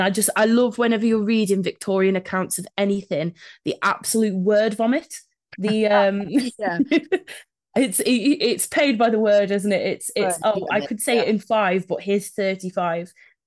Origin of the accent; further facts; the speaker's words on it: Madeley, West Midlands, United Kingdom; where I grew up in Madeley